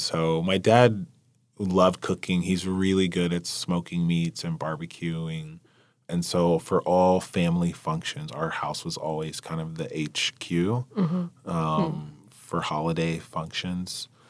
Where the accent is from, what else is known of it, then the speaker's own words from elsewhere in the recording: United States; my family has been here for 200 years almost. Like, I am a patriot, you know? I'm an American